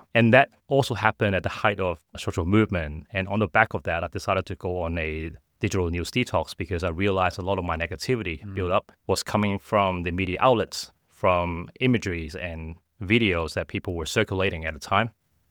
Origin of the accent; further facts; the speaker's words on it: Hong Kong; also born or lived in Australia; I was born and raised in Hong Kong and had an opportunity to study abroad. So I did spend about 10 years, like a decade, living in Australia.